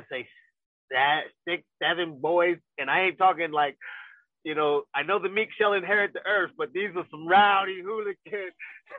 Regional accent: Ghana; I'm Ghana. I'm Ghanaian, and my father died over there when I was 9 years old.

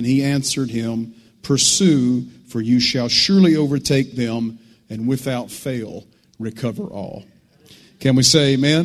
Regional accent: Virginia, United States; All right, I'm originally a Virginian, like Brother Gary. I'm from the Appalachian Mountains of Virginia, so I come out of the hollers and hills.

